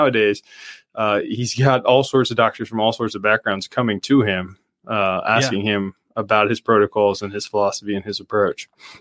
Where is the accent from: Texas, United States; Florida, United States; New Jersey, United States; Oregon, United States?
Florida, United States; Orlando; now in Jacksonville, United States; I am. I grew up in Central Florida. I grew up in Orlando. So even Orlando has two seasons, hot or not.